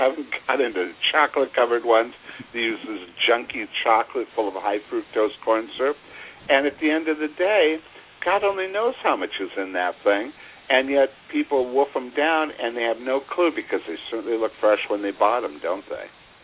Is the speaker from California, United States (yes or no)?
yes; Los Angeles, California, United States; I grew up in Los Angeles where See's candies have been king since a childhood.